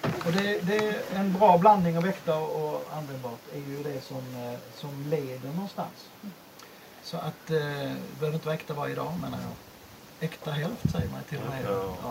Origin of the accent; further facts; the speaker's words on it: Skåne, Sweden; also born or lived in Dalarna; I Dalarna där jag bodde då, även om jag kommer från Skåne